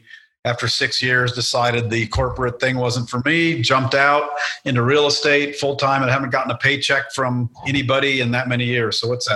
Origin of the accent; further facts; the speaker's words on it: Baton Rouge, Louisiana, United States; accent: southern; also born or lived in Houston; I've lost my southern accent. I grew up in, we moved around a lot, but I lived in Houston for a while, and I lived in Baton Rouge for my grade school and then college years.